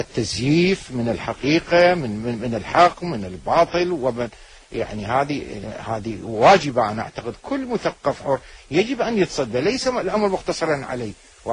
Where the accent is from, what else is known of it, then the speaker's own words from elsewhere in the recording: Najaf, Najaf Governorate, Iraq; also born or lived in Baghdad; أنا نشأت بالنجف وأكملت الثانوية بالنجف وكملت كلية الحقوق في بغداد.